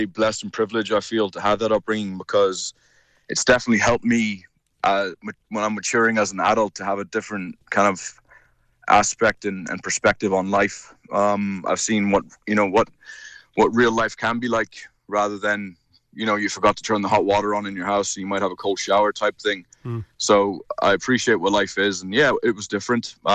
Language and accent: English; DR Congo; Yeah, I think for any young boy, it was a childhood of dreams, really. It all started with my grandparents after World War II went out to Congo in 1950, and you know, my father was born and raised out there.